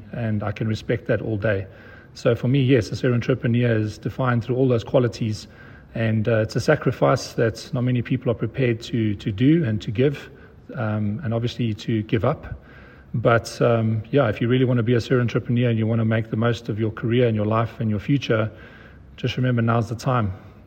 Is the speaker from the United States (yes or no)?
no; South Africa; I'm South African and based in South Africa.